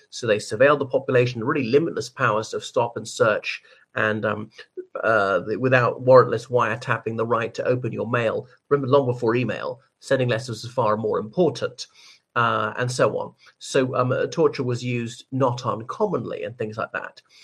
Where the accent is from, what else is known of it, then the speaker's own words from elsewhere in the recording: Ireland; o everyone … from Ireland.